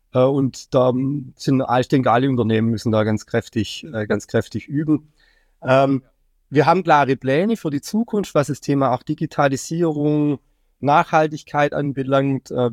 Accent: Baden-Württemberg, Germany; Ich komme ursprünglich aus Baden-Württemberg

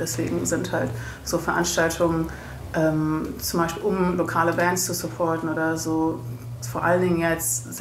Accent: Berlin, Germany; ich komme aus Berlin, bin gerade auf dem Weg nach Leipzig

